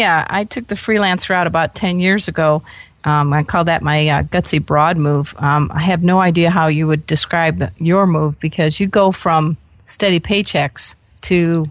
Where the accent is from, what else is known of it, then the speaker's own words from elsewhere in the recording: Crown Point, Indiana, United States; We're both Hoosiers.